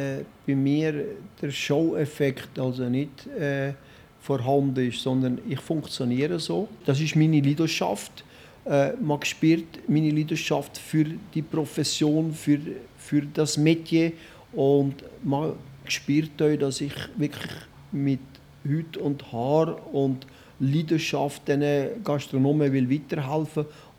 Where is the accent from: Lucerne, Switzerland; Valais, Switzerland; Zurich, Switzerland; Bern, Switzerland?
Valais, Switzerland; Das ist einfach ein typisches Walliser Geschlecht aus ASV, wo ich aufgewachsen bin.